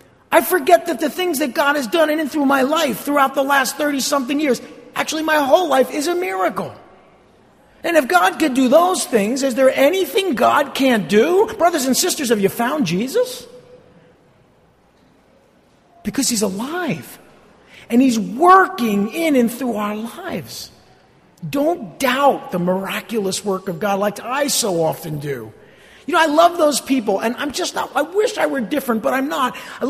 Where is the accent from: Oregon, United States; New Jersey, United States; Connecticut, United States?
New Jersey, United States; I'm a skeptic. I'm from New Jersey. I don't believe anything.